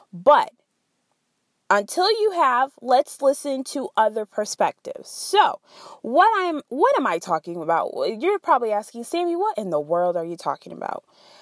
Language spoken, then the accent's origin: English; DR Congo; now in United States; I am of Congolese origin. I am from the Democratic Republic of Congo, but I reside in the US and then I also reside in China.